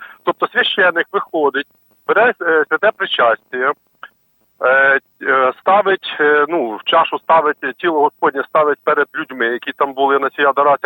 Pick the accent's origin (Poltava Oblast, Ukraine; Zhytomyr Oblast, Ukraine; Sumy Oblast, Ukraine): Zhytomyr Oblast, Ukraine; Zhytomyr; ну, ми з Житомира приїхали, якби, нас такого немає